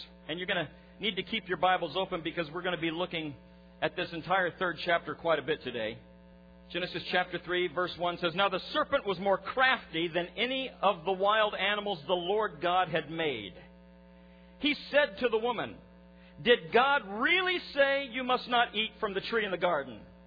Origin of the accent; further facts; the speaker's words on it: Midwest, United States; Now, I grew up in the Midwest where on May Day we'd put little baskets of candy on people's porches and we'd ring the doorbell and run.